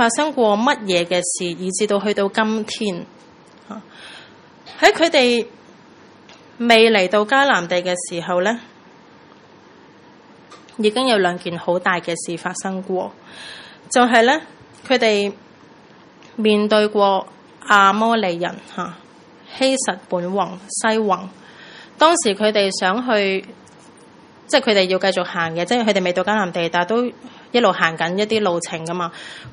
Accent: China; 我们都应该知道的，我们中国人

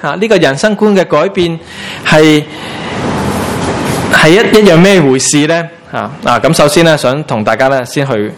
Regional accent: Hong Kong; 我们香港人呢很现实的

